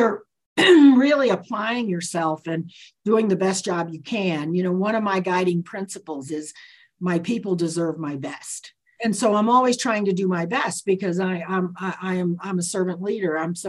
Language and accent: English; Florida, United States; Well, you know, I grew up in Florida, so that was sort of a cold place to go.